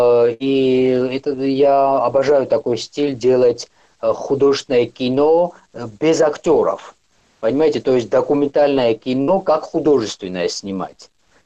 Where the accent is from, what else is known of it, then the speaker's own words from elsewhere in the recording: Tbilisi, Georgia; also born or lived in East Georgia; я сам из Восточной Грузии, но в Тбилиси выросли